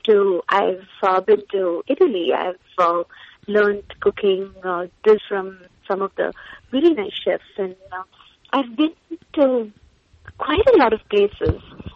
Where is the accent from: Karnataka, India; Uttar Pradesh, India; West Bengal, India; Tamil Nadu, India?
Karnataka, India; Bangalore; now in San Francisco, United States; I was born and brought up in Bangalore, the southern part of India.